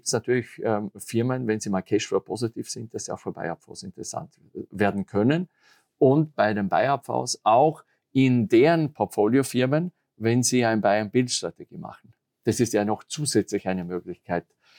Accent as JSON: {"language": "German", "country": "Austria", "said": "Das genau, ist das muss ich auch sagen als Österreicher."}